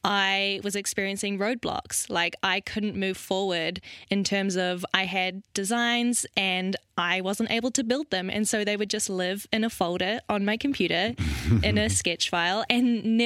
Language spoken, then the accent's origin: English; New Zealand; moved away; So I moved from New Zealand to Europe a couple of years ago.